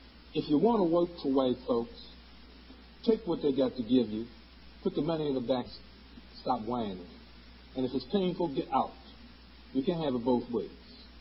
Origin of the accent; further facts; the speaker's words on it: Chicago, Illinois, United States; I never raised a dime out of my hometown, Chicago. And I know some of the richest niggas in Chicago.